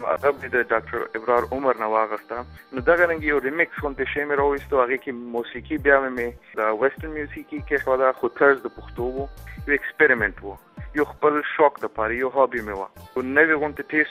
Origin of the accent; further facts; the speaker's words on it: Peshawar, Khyber Pakhtunkhwa, Pakistan; او زه په پېښور کې زېږېدلی یم او مالته کلان شوی یم، لوی شوی یم. پلار مې اصلاً کندهار څخه دی.